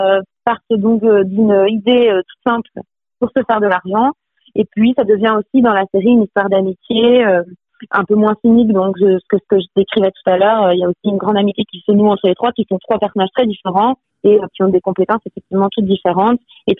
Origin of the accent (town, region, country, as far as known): Switzerland; born or raised there